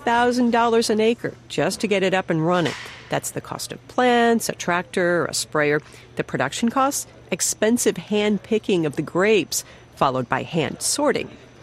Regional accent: Maryland, United States; I trekked to a winery in my home state of Maryland.

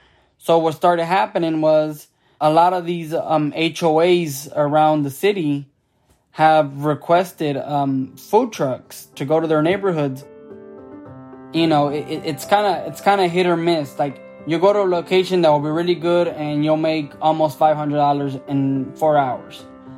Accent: Houston, Texas, United States; I am from Houston, Texas, and I am a food truck owner.

